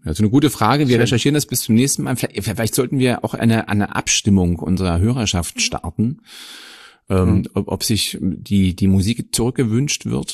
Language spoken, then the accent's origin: German; Germany; als Deutscher hat man da ein bisschen Berührungsängste